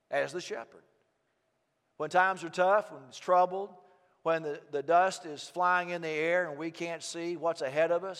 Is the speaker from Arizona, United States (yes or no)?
no; Texas, United States; I grew up in Texas, and in cattle ranches